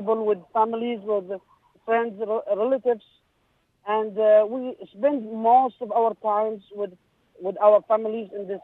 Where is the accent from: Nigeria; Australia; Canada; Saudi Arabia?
Saudi Arabia; south; now in Murray, United States; I'm from Saudi Arabia, from a city called Tiflis, located in the south of Saudi Arabia. I'm currently in a vacation at my hometown, but in America. I live in Murray, Kentucky.